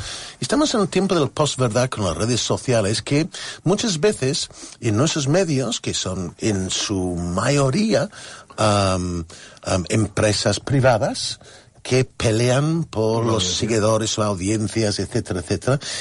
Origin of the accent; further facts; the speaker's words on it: United Kingdom; del barrio de donde soy yo, Santi, que eran mucha gente de la fábrica, de las minas, los nietos de la revolución industrial del Reino Unido